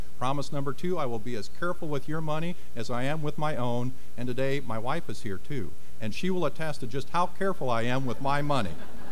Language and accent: English; Iowa, United States; I'm 52 years old, born and raised in Iowa.